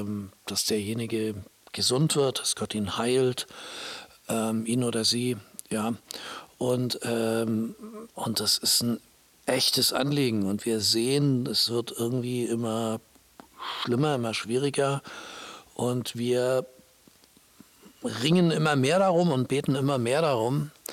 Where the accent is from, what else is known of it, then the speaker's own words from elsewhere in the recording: Baltic coast, Germany; ich bin an der Ostsee aufgewachsen und da kamen dann im Sommer die Urlauber